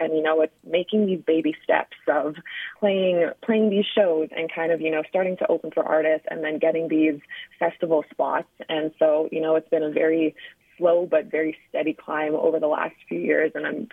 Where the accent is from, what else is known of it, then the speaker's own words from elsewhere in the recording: Prince Albert, Saskatchewan, Canada; Music, I grew up in Prince Albert.